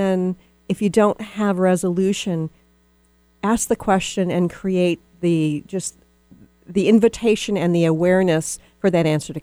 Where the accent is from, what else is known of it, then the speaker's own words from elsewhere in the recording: Texas, United States; Most people don't know that I'm from Texas, but I am from Texas.